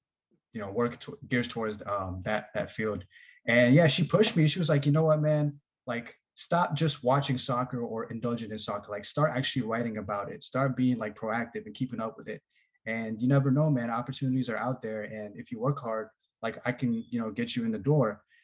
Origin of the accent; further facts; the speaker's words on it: Eritrea; we come from Eritrea, and soccer, cycling, track and field, or not track and field, but like marathon running and long distance running is big in our country.